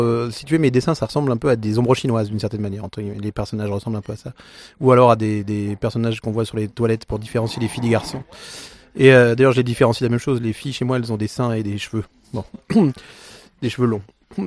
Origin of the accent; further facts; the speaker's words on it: Switzerland; En 97, vu que je suis suisse